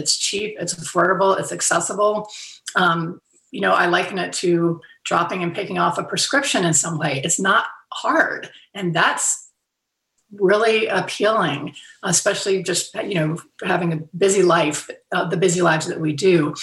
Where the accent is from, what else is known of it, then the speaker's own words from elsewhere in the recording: Fairhope, Alabama, United States; I haven't been to my hometown in Fairhope, Alabama in 2 years because of pandemic. But this year I am going back home.